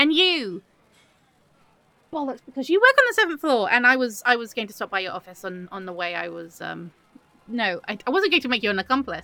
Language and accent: English; London, United Kingdom; No, I'm not from Brooklyn. I'm from London.